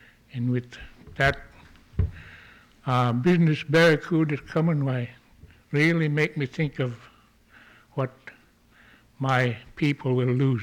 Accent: Elim, Alaska, United States; from Elam

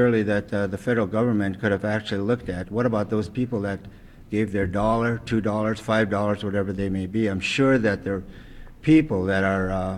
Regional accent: Tenakee Springs, Alaska, United States; born there; also born or lived in Sitka; now in Juneau, United States; I was born in Tenneke, and my grandfather comes from Angoon, has moved to Tenneke.

